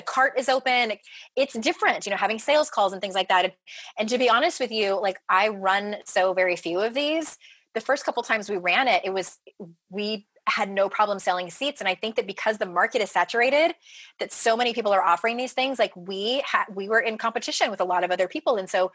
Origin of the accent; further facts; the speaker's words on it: San Diego, California, United States; moved away as an adult; Well, we are, you know, we're originally from San Diego. It's where I was born and raised, spent 36 years there. And we're now in North Carolina.